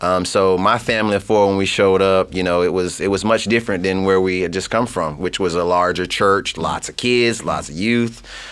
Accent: Clearwater, Florida, United States; Originally from Clearwater, Florida.

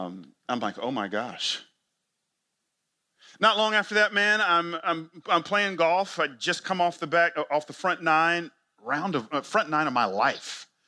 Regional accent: Atlanta, Georgia, United States; I grew up in Atlanta, and I remember going out for spring football

